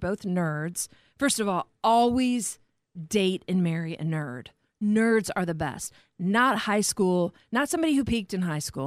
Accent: Warsaw, Indiana, United States; It was like Dorothy from Kansas. I came from Indiana to here.

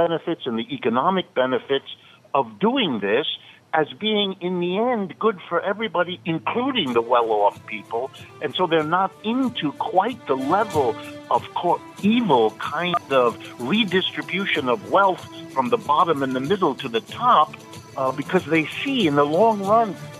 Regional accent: United States; and I worry to myself as an American, we are now becoming an outlier

